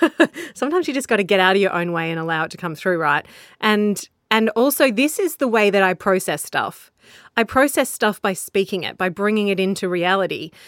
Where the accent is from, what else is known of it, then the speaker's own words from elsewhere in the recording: Australia; that session actually really triggered so much for me as an Australian podcaster